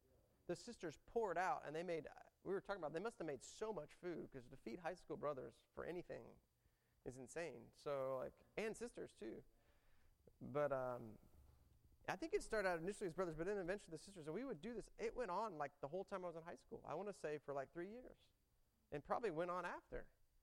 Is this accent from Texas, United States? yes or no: yes; Irving, Texas, United States; I grew up in Irving, and I went to MacArthur High School.